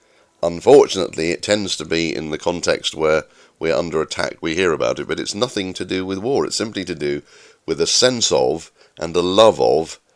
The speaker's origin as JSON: {"language": "English", "region": "England", "country": "United Kingdom", "tie": "born or raised there", "said": "Yes, I know I'm part of the United Kingdom, blah-de-blah, but I'm English, I've always lived in England."}